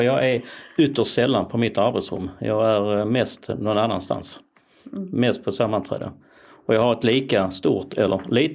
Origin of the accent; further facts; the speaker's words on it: Skåne, Sweden; jag fyller 63, genuin skåning, är väl rätt så kort i rocken, lite välmående, som en sann skåning ska vara.